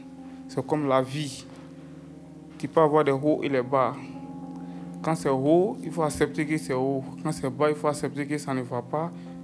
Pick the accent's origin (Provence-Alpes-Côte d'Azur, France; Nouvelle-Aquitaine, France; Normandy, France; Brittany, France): Provence-Alpes-Côte d'Azur, France; Marseille; Moi, je ne suis pas parisien, moi, je suis marseillais.